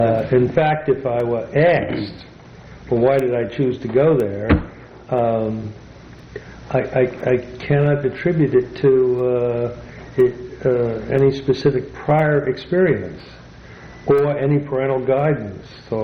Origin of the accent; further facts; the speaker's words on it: New York City, New York, United States; Well, it was part of the time that I was there was we moved there just about the early stages of the Depression